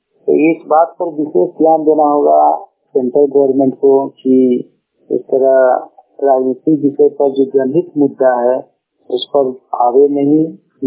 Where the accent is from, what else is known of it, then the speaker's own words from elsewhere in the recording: Bokaro, Jharkhand, India; ग्राम कस्मा की पंचायत कस्मा जिला बोकारो का रहने वाला हूँ।